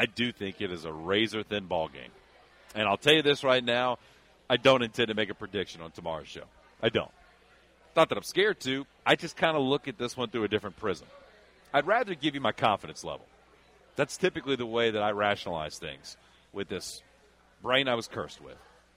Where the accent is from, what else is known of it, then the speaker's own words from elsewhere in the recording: Louisiana, United States; Growing up in South Louisiana, following LSU.